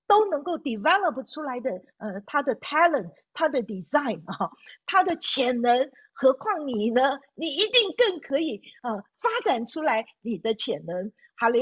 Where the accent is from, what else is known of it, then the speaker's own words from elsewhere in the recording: China; 我觉得我们中国人好像很多的时候都有这个完美主义啊